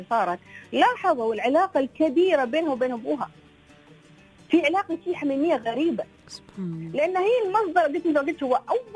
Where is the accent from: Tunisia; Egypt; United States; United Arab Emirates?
United Arab Emirates